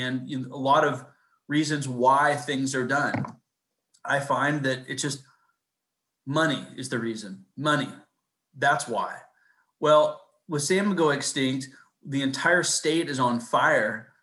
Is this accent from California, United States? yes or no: yes; California, United States; Yeah, I grew up in California as well. Been fishing my entire life.